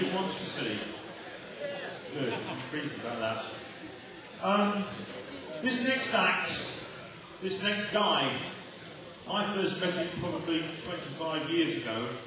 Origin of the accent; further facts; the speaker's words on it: Boston, East Midlands, United Kingdom; In 1953, I was born in River West Hospital in Boston. I went to Stanley Road Junior School, Boston Grammar School